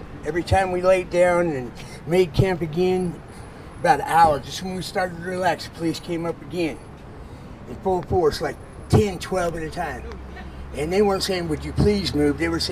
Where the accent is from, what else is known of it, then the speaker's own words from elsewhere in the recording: United States; I'm Navajo Indian, and I have a different approach on this whole deal.